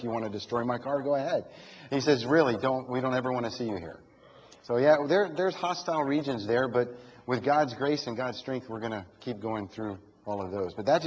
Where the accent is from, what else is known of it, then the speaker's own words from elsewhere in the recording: United States; Yeah, they don't know now that I'm from America. They know I'm a foreigner, but they don't know from where.